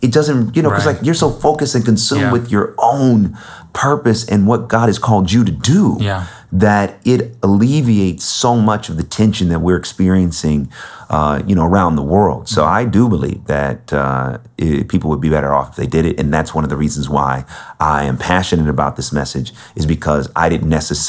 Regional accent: California, United States; Because, you know, growing up, I grew up in the Bay Area. I'm the middle child of three boys.

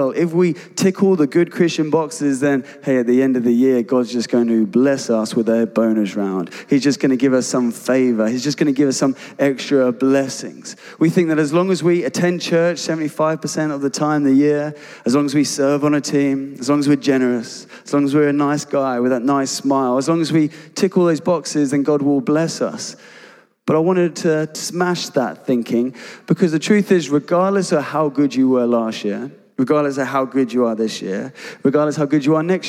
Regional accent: England, United Kingdom; Like, I'm English.

